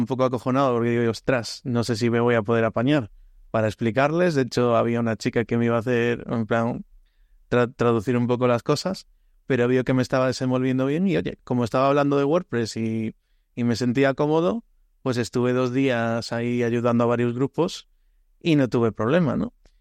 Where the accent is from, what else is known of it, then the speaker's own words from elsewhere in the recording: Spain; más nos cuesta somos los españoles, justo.